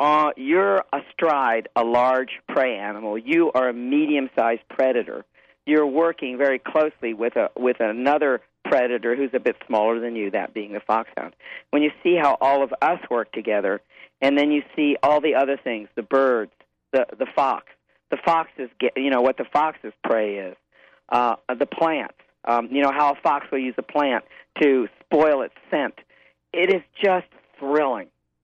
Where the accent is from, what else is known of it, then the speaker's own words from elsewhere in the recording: United States; As an American, I was stunned.